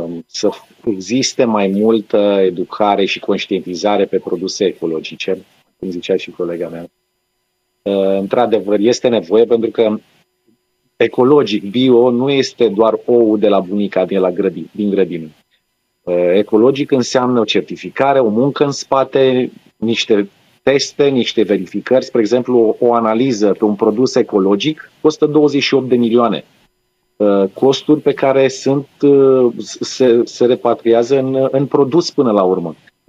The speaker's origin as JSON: {"language": "Romanian", "country": "Romania", "said": "pe lângă faptul că ne mândrim că suntem români"}